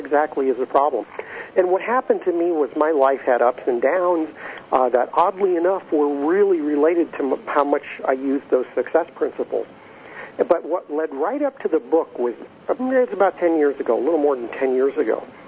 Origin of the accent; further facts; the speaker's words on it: Fairbanks, Alaska, United States; An interesting switch there. I grew up in Alaska.